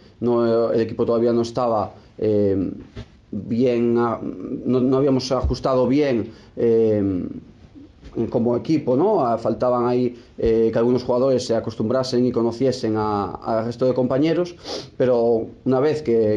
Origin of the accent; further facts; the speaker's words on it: Ourense, Galicia, Spain; Para mí, que soy de aquí, de Ourense